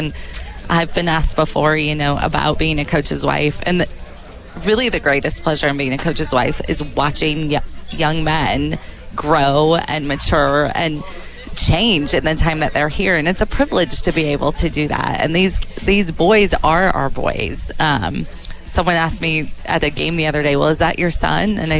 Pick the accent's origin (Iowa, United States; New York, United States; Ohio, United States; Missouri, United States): Iowa, United States; So I grew up in Eastern Iowa.